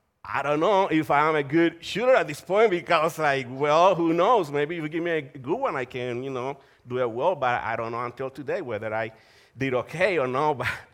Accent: Colombia; I'm from Colombia, for those of you who are here visiting today.

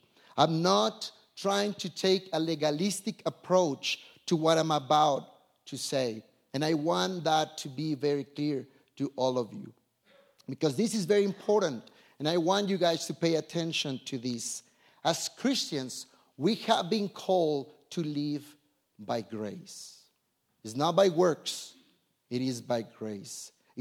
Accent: Minatitlan, Veracruz, Mexico; I grew up in Mexico, in Minatitlan, Veracruz. How many of you have heard of Minatitlan?

